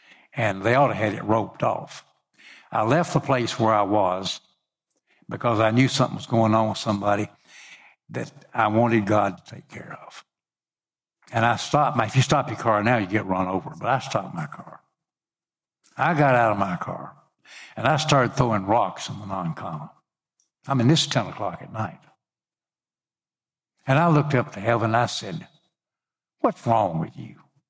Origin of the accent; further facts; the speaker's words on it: Memphis, Tennessee, United States; I said, hey, I'm from Memphis. You know, I know about summer heat. I know about humidity.